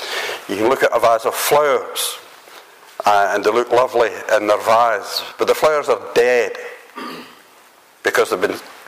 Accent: Motherwell, Scotland, United Kingdom; I was born and brought up in Motherwell.

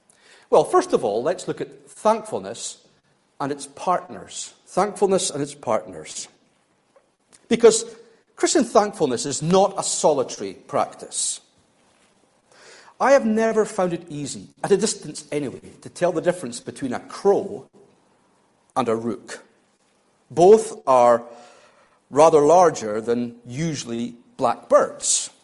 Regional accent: Scotland, United Kingdom; well, I'm Scottish. That's who we are.

